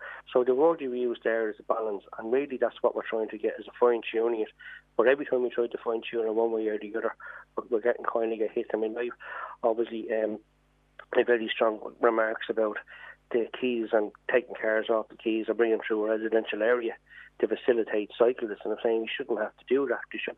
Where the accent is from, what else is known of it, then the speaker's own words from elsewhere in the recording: Dublin, Leinster, Ireland; born and raised in Dublin, I'm a true Dubliner.